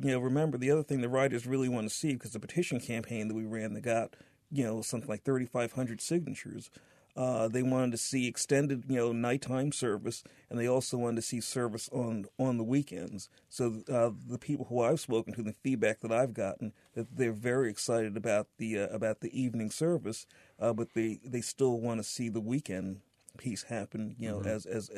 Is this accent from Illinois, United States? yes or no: no; New York City, New York, United States; I'm from New York City. This is not New York City. New York City has a subway that runs all night long, but that's not where we are.